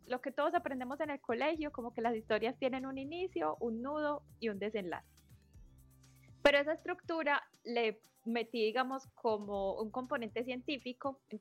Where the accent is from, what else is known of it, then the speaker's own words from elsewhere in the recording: Medellín, Antioquia, Colombia; a pesar de que yo soy de Medellín y acá muy cerca está Santa Fe de Antioquia, que es territorio de bosque seco